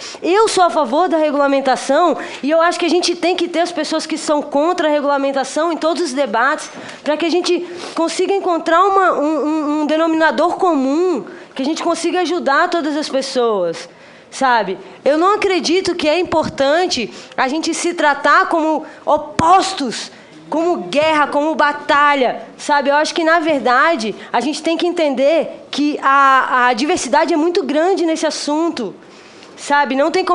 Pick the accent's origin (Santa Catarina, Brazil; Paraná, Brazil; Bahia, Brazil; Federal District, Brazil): Federal District, Brazil; Brasília; eu venho de uma cidade satélite de Brasília que é periférica, né? Eu sou moradora do Riacho Fundo 1.